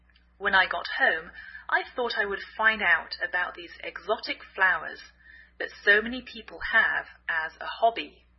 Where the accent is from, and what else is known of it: England, United Kingdom; now in United States